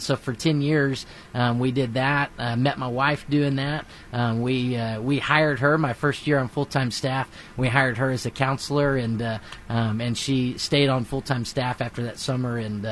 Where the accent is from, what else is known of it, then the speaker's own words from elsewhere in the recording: Abilene, Texas, United States; also born or lived in Oklahoma; I grew up in Abilene, Texas. And so that's where I consider home. It's not where I was born. I was born out of the country up in Oklahoma, actually.